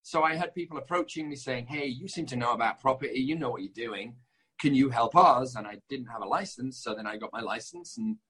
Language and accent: English; Leeds, Yorkshire and the Humber, United Kingdom; also born or lived in London; I lived in London for 8 years of my life. I'm not from London. I'm from a town called Leeds. But I lived in London for about 8 years